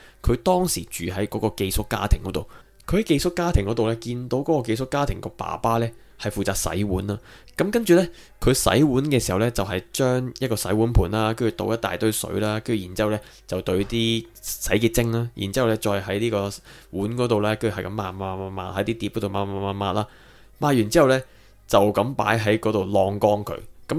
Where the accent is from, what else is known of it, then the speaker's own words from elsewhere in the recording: Hong Kong; 係我哋香港人咧先至會相對食多啲 all day breakfast